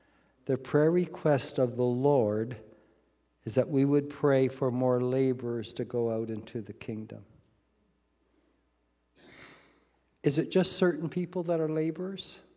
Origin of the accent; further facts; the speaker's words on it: Hamilton, Ontario, Canada; I remember as a boy, because I grew up in Hamilton